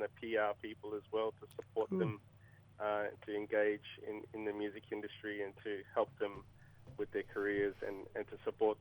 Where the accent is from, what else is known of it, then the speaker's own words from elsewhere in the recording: Northern Territory, Australia; I'm from Northeast Arnhem Land. I'm a Yolngu man, and I live here in Yirrkala.